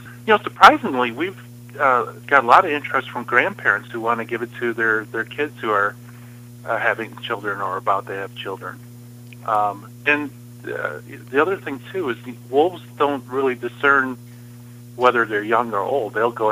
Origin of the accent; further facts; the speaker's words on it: Detroit, Michigan, United States; I come from Detroit, so we talk about like back-end engineering.